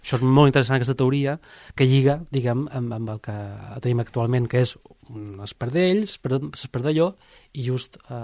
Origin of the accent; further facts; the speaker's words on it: Ibiza, Balearic Islands, Spain; jo som d'Eivissa, molta gent no sap això, i vaig descobrir Esvedrà des de Formentera